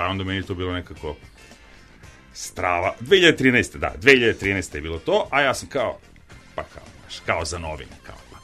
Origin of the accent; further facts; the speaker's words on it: Bačko Petrovo Selo, Vojvodina, Serbia; Odrastao sam u Bačkom Petrovom selu.